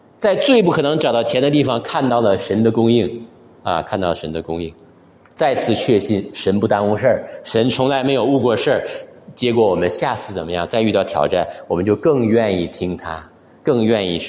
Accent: Shenyang, Liaoning, China; 我老家在沈阳

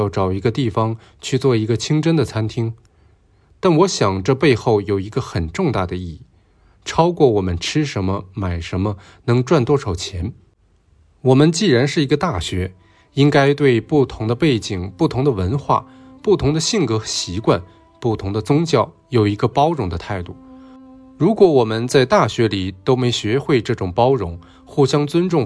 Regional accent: Hong Kong; 我是在英国统治下出生的一个香港人，我也是没有什么身份观念的，但后来慢慢长大了，我到外面去，我跟人说我是香港人，

